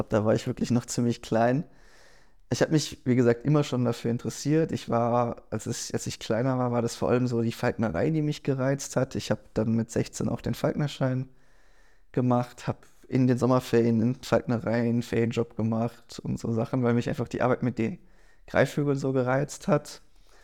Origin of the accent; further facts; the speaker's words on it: Baden-Württemberg, Germany; Ich komme eigentlich aus dem Schwarzwald und eben durch diese Vogelfaszination bin ich am Stettiner Haff gelandet